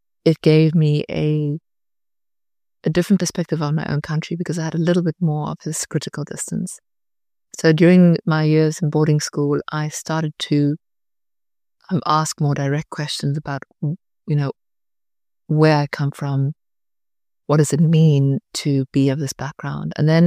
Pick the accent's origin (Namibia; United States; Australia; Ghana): Namibia; So my background is, yes, I was born and raised in Namibia, but I also have this European background.